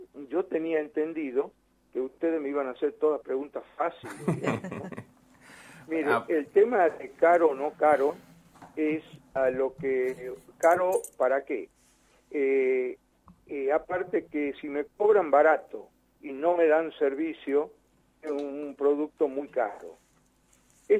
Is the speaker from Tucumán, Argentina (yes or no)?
yes; Tucumán, Argentina; yo soy de Tucumán, estoy emplazado en el noroeste argentino